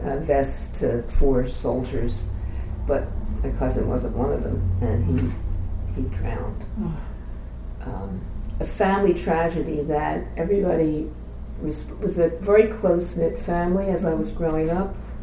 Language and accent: English; Philadelphia, Pennsylvania, United States; born there; I was born in Philadelphia in 1935.